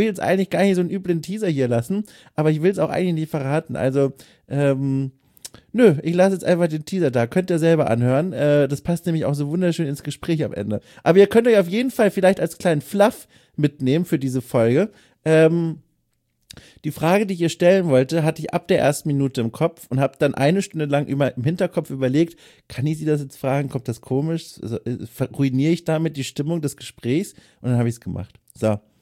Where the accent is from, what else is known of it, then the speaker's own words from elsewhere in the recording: Southern Germany, Germany; weil Wirtschaft in meiner Heimat in Süddeutschland zweierlei Bedeutung hat.